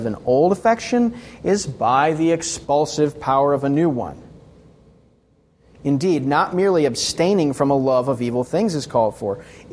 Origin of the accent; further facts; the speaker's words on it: South Carolina, United States; as some of you know, I grew up in South Carolina.